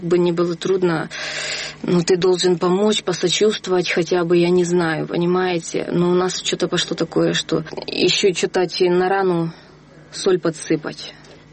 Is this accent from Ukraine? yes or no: yes; Ukraine; И вот смотрите, вот я с Украины.